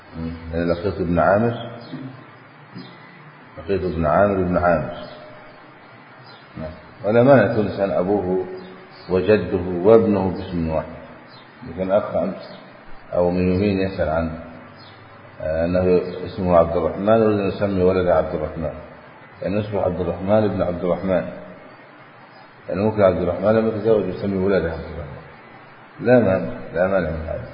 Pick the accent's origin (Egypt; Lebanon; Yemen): Egypt; حتى هذا الدستور الذي كتب في بلادنا مصر